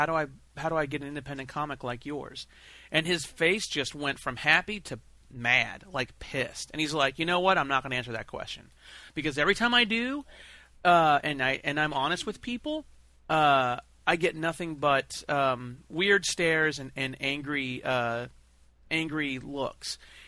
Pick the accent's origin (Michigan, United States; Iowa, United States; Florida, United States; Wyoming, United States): Iowa, United States; For me, growing up in Iowa, comics represented everything on the comics rack